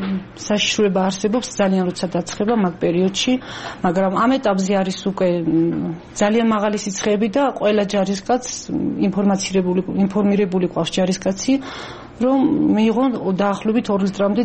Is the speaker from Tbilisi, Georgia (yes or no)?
no; Ereti, Shida Kartli, Georgia; მე თვითონ დაბადებული და გაზრდილი ვარ ერეთში, სოფელი ერეთი გაგებული გექნათ.